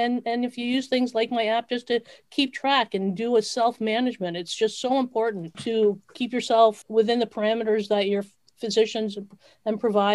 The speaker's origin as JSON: {"language": "English", "region": "New York", "country": "United States", "tie": "born or raised there", "said": "No, actually, I grew up in New York. Right near White Plains."}